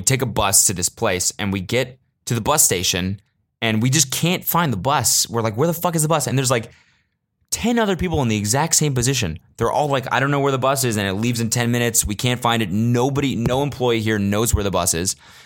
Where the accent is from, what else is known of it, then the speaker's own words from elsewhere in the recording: United States; as an American, I realize I like to be, like, babied through shit.